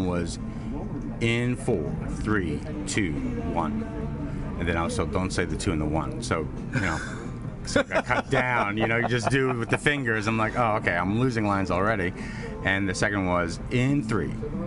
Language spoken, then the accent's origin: English; Manhattan, New York, United States; Yeah, I'm from Manhattan, grew up there.